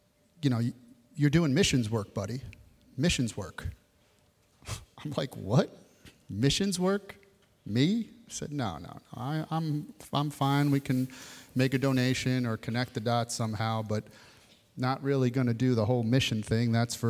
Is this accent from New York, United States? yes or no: yes; Bronx, New York, United States; But I said … born and raised in the Bronx, New York.